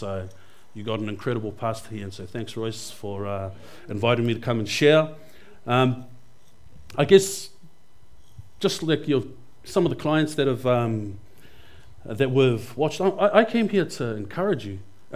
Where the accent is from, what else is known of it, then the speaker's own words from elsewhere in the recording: Auckland, New Zealand; I grew up in Grey Lynn. If you've ever been to Auckland, central suburbs in Tamaki Makaurau